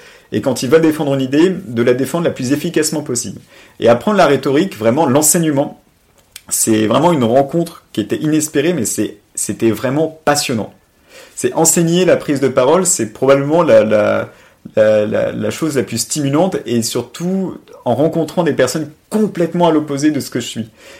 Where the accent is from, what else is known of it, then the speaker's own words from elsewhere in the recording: Paris, Île-de-France, France; moi j'ai grandi non seulement à Paris, mais double peine dans le 16e arrondissement. Donc c'est-à-dire que j'ai grandi dans le 16e et étudié à Assas